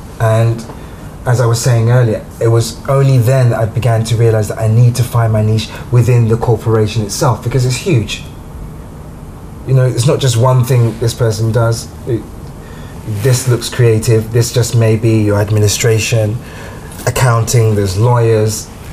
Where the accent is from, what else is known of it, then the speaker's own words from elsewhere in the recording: London, United Kingdom; I grew up in East London